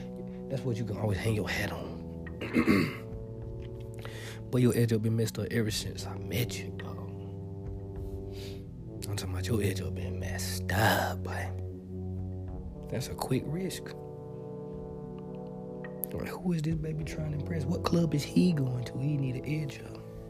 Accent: Alabama, United States; See, I'm from Alabama. Hey, I'm country.

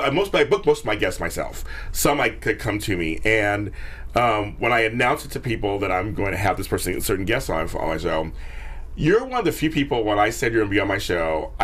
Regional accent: England, United Kingdom; I grew up in England, the crack era, but we know drugs.

